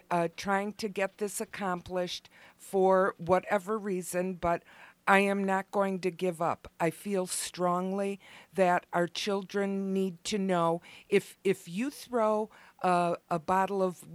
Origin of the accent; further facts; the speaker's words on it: Lansing, Michigan, United States; I grew up in Lansing. I didn't know what was going on outside of my little corner of the world.